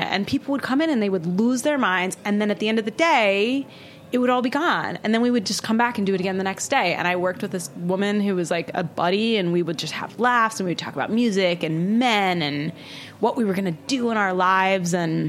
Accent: Hawaii, United States; where I lived, where I grew up in Hawaii, my parents were super into going to church.

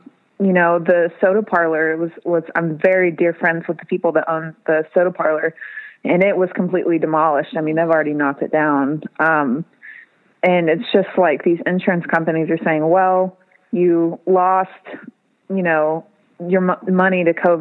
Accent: Gallipolis, Ohio, United States; I grew up in Gallipolis, Ohio.

